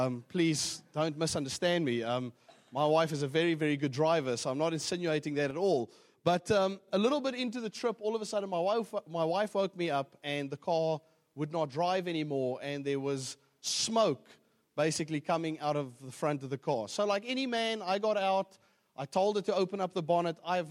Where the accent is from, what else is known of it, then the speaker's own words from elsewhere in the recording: Johannesburg, Gauteng, South Africa; Well, I am from Johannesburg.